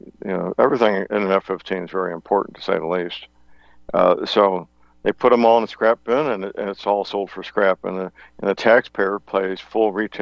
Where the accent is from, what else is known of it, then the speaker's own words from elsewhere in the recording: St. Louis, Missouri, United States; because my hometown, St. Louis